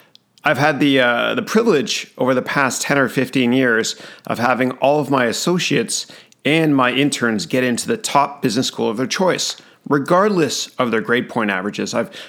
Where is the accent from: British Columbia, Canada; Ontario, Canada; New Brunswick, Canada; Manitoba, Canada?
Ontario, Canada; Toronto; And so what I did was, I'm originally from Toronto